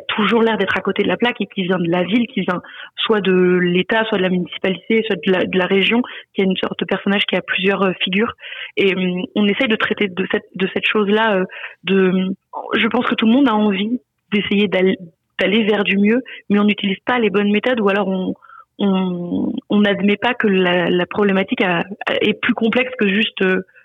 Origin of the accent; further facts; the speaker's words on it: Auvergne-Rhône-Alpes, France; Moi, je viens de la Drôme, qui est une campagne dite attractive